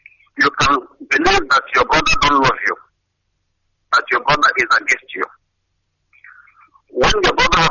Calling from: India; I'm calling from India.

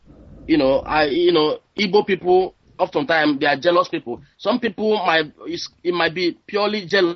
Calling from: Brussels, Brussels-Capital Region, Belgium; I'm calling from Brussels, Belgium.

